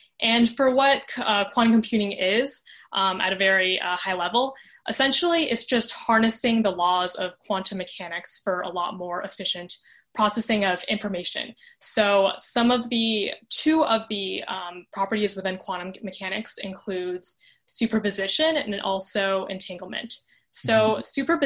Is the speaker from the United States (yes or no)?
yes; Boston, Massachusetts, United States; I'm 16 and I'm from Boston.